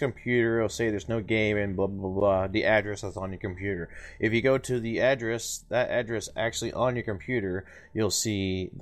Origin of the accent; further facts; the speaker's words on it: New York, United States; Especially New York, since I'm a Lumi, I'm a New Yorker.